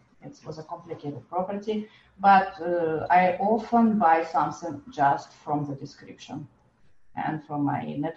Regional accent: France; You know, I'm it's my home country.

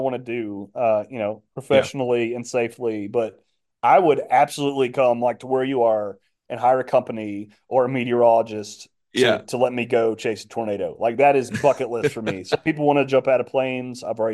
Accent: Alabama, United States; But just growing up in Alabama, we have tornadoes like all the time, every year.

